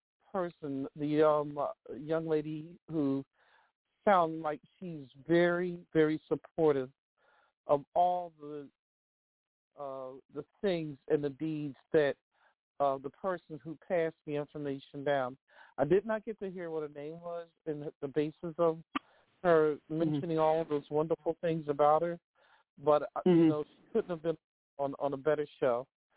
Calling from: Philadelphia, Pennsylvania, United States; I'm calling from

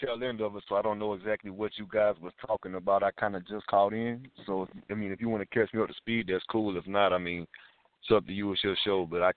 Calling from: Georgia, United States

